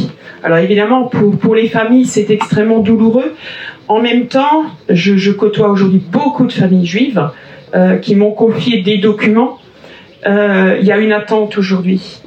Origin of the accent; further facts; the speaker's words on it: Grand Est, France; moi, je viens d'Alsace, du Bas-Rhin, du lycée Adrien Zeller à Bouxwiller, où il y avait une forte communauté juive dans différentes communes.